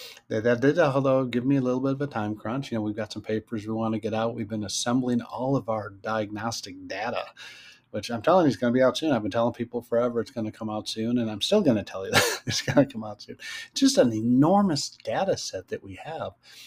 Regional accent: United States; as an American, you think I'd know things better than that.

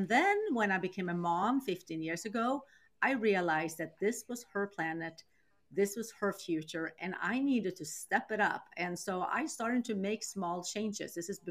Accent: Sweden; And I'm born and raised in Sweden.

